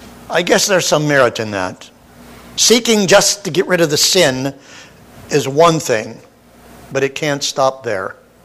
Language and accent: English; Pennsylvania, United States; I grew up in Western Pennsylvania, Connie and I did, and there were Belgians, and they were dirty Belgians. There were Slovaks and Polaks, Slovaks like me, and we were hunkies and squareheads